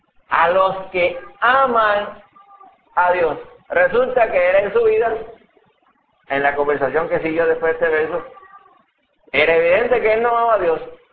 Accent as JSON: {"language": "Spanish", "country": "Dominican Republic", "tie": "born or raised there", "said": "cuando yo me crié allá en la República Dominicana, y siempre estaba en la calle"}